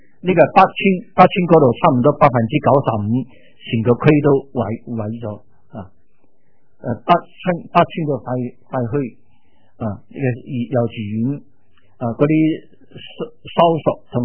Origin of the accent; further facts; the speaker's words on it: Chengdu, Sichuan, China; born there; 我自己呢是成都那里生的，所以我的柴大还是留在那里。所以我对成都特别有感情，我生在那里。